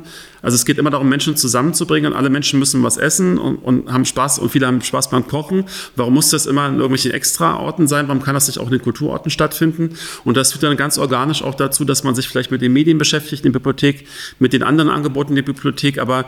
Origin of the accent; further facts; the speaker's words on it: Berlin, Germany; Ich komme aus Berlin-Kreuzberg